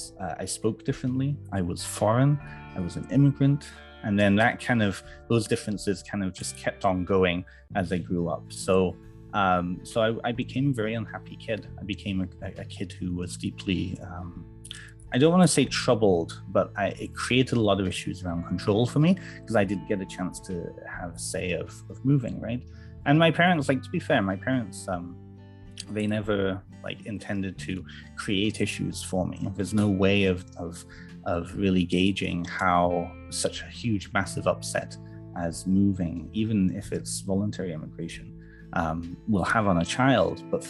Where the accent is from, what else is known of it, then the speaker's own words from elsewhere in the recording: Wales, United Kingdom; So originally, I'm from the UK. I'm from North Wales, which is kind of the area just kind of west of Liverpool, Manchester, and that whole stretch of coast.